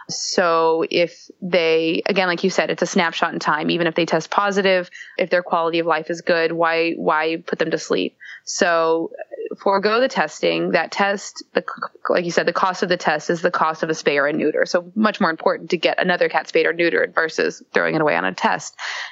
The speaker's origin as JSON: {"language": "English", "region": "the South", "country": "United States", "said": "I'm from the South myself"}